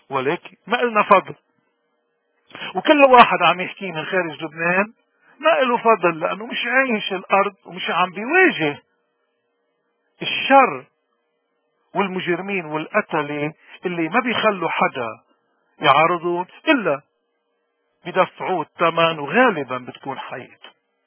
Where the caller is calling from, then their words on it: Canada; نحن بنحكي من كندا